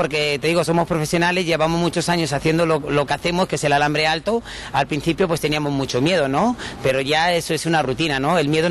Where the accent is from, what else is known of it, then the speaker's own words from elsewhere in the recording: Madrid, Community of Madrid, Spain; estoy muy contento de estar en mi país y en Madrid, que soy madrileño